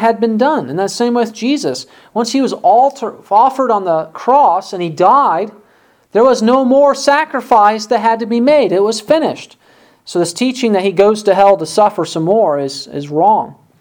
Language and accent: English; Waverly, United States; where I grew up in Waverly